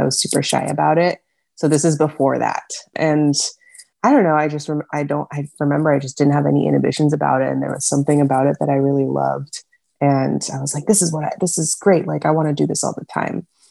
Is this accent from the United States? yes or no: yes; Oregon, United States; and I grew up in Oregon, and at that time I hadn't really ever been to LA area before.